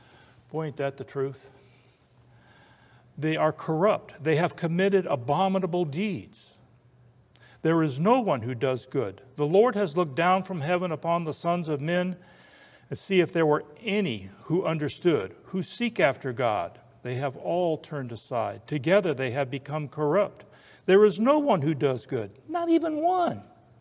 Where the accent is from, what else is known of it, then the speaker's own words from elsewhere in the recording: Ireland; the law was not to you and I, because I'm Irish.